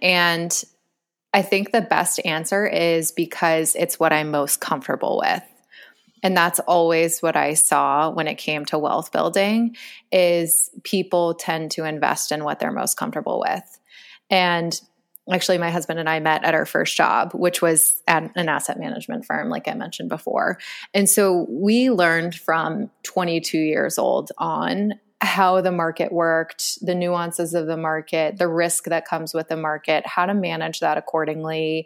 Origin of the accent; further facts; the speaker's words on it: Boston, Massachusetts, United States; I'm originally from the Boston area.